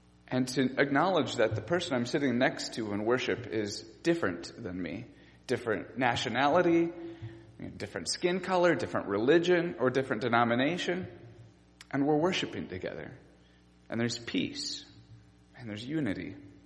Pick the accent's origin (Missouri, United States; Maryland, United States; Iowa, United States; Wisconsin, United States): Iowa, United States; Jessup; now in Loganville, United States; I'm originally from Iowa, so everything here is new to me. I grew up near Waterloo, Iowa, in a small town called Jessup.